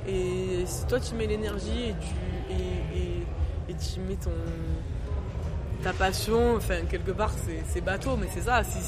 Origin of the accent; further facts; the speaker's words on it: Marseille, Provence-Alpes-Côte d'Azur, France; now in Paris, France; Ouais, je suis de Marseille, c'est ça. Ouais, je suis basé à Paname, mais je suis de Marseille.